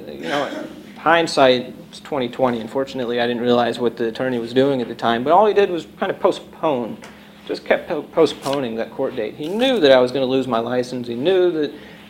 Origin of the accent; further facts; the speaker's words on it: Chicago, Illinois, United States; We're from Chicago, so we drove back to Chicago one Christmas